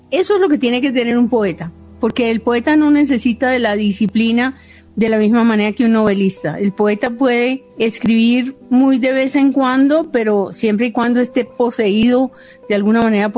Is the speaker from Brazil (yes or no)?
no; Amalfi, Antioquia, Colombia; born there; Era, en el momento en que yo nací, era muy remoto, ahora es menos. Era un pueblo del que solo se podía salir, digamos, a la capital en avioneta.